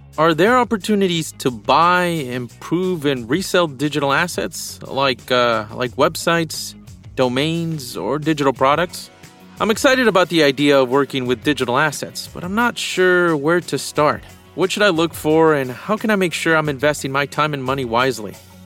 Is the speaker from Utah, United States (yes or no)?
yes; Salt Lake City, Utah, United States; from Salt Lake City.